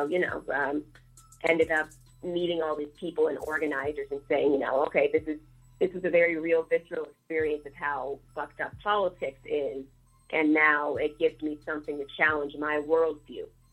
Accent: St. Louis, Missouri, United States; I'm from St. Louis. And, you know, so I'm in Chicago.

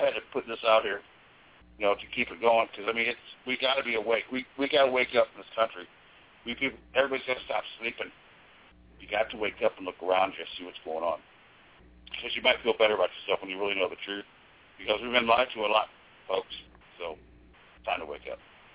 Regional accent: East St. Louis, Illinois, United States; I grew up in St. Louis area. I mean, I know how it is there. But actually, I grew up in East St. Louis

